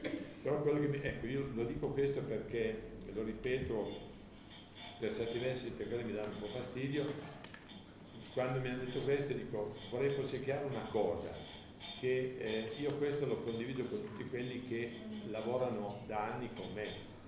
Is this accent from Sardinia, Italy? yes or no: no; Turin, Piedmont, Italy; now in Rivoli, Italy; io sono torinese di Barriera di Milano, quindi non mi hanno detto questo, però sono residente in questo momento a Rivoli